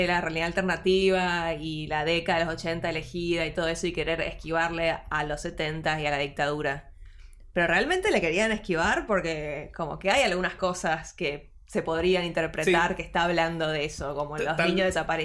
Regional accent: Argentina; somos argentinos

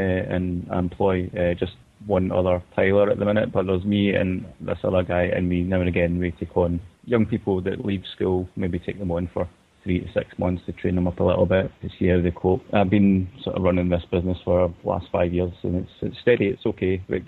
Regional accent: Glasgow, Scotland, United Kingdom; I'm on the art and animation course and I'm from Glasgow in Scotland.

